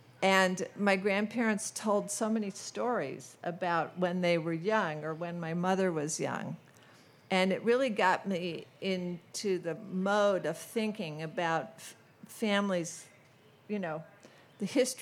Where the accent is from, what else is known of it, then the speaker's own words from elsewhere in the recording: St. Louis, Missouri, United States; Well, you know, I grew up in St. Louis, and one of the suburbs that we lived in was called Creve Coeur, which means broken heart